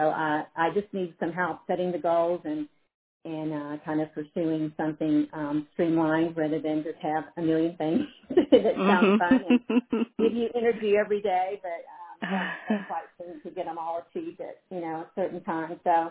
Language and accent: English; Texas, United States; accent: twang; now in Colorado Springs, United States; I grew up in Texas. I'm sure you can sense the little twang that somehow always stays around.